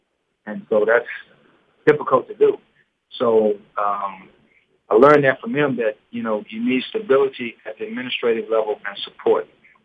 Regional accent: Houston, Texas, United States; So I'm born and raised in Houston, exactly like 80 miles from Lamar's campus to my doorstep where I grew up from.

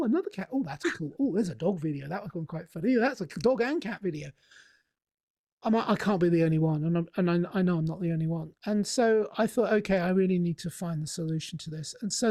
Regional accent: England, United Kingdom; I'm from England, and he wasn't interested in remote workers at that time.

